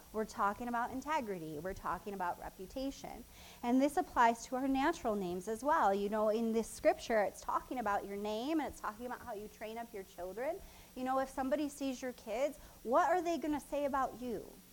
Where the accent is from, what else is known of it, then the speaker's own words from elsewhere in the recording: Jamestown, United States; I grew up in Jamestown, and I remember various families.